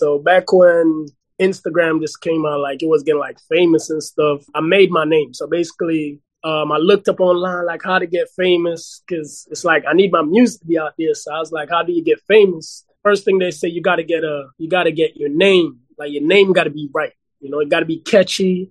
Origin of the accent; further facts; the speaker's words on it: Jamaica; moved away; the way I was raised in Jamaica, and then come here and then got to adapt to what I see here.